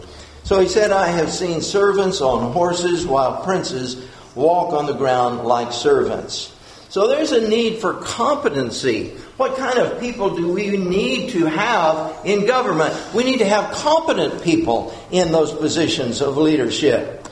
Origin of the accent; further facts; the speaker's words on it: Texas, United States; Where I grew up in West Texas, we had to watch for snakes everywhere we went. Literally. Because we had rattlesnakes, we had all sorts of snakes out there.